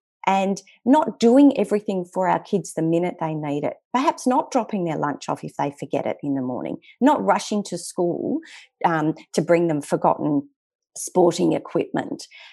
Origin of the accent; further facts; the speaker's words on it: Western Australia, Australia; I remember when we grew up in the Western Australian bush